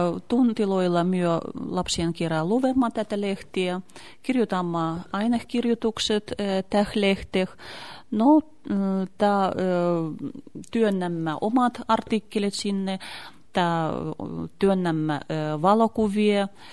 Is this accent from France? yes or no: no; Republic of Karelia, Russia; born there; first language Karelian; Finnish is a second language; minusta minun kieli on karjala, sen takia minä olen syntynyt Karjalassa. Minun perheessä molemmat vanhemmat ovat karjalaisia. Muomoni on Karhumäen piiristä, se on Puotanesta